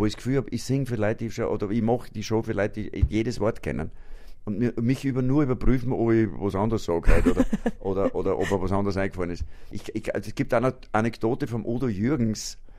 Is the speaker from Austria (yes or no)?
yes; Braunau, Upper Austria, Austria; ich bin in Braunau aufgewachsen.